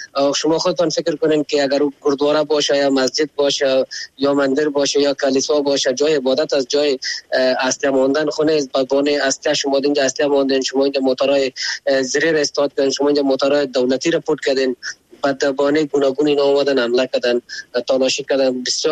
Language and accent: Persian; Afghanistan; ما خو افغان هستیم